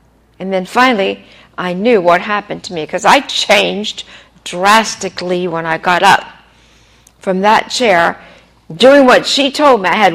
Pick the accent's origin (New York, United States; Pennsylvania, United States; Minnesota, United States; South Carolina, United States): Pennsylvania, United States; Being in a religious area, I grew up in Pennsylvania, they never talked about being saved.